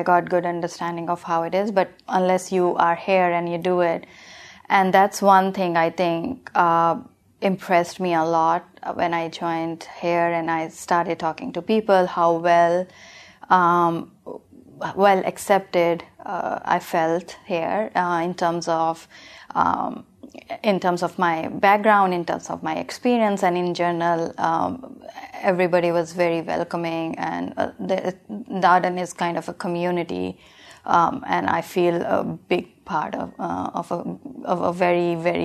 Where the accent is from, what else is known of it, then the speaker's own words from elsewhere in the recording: India; moved away as an adult; now in United States; I'm originally from India. I was born, brought up there, studied there, moved to United States back in 2003, and have been in this area, Northern Virginia, since then.